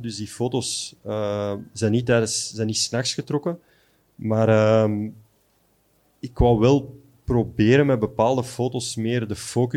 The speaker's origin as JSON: {"language": "Dutch", "country": "Belgium", "said": "dat wij als Belgen in de Oosterschelde gaan duiken"}